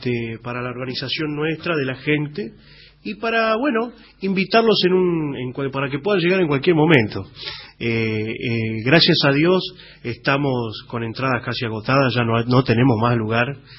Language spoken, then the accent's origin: Spanish; Comodoro Rivadavia, Chubut, Argentina; Y me sumo yo, que vengo de la Patagonia, soy de Comodoro Rivadavia, de la provincia del Chubut, soy patagónico